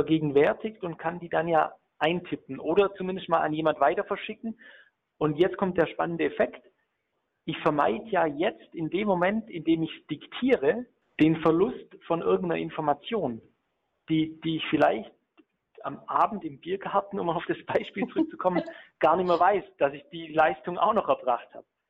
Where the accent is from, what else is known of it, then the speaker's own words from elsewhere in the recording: Baden-Württemberg, Germany; Als Schwabe muss ich das fragen.